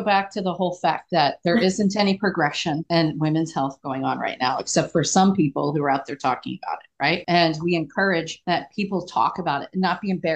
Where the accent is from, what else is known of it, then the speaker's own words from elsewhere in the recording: Pennsylvania, United States; including my home state, Pennsylvania